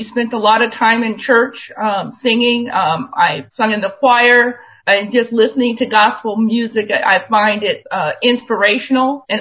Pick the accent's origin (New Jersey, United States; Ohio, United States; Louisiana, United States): Ohio, United States; Cleveland; born there; I was born in Cleveland, Ohio, home of the Rock and Roll Hall of Fame, but it wasn't there yet.